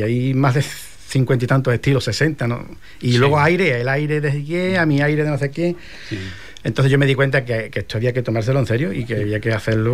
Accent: Mairena del Alcor, Andalusia, Spain; que digamos el palo básico de allí de mi pueblo, de Mairena.

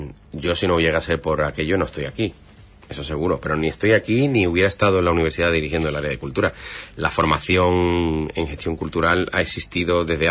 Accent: Huelva, Andalusia, Spain; somos nosotros, los onubenses, ¿no?

